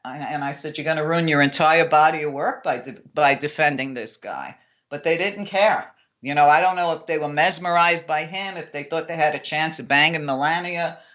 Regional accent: New York, United States; Listen, Trump is 3 years older than me and I grew up in New York at the same time.

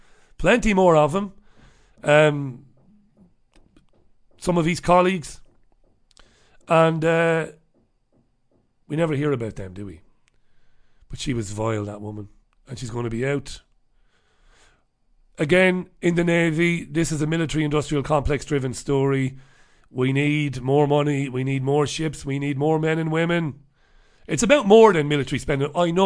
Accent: Ireland; I mean, as an Irishman, you know, it's a lot of cliches about Irish people and drinking

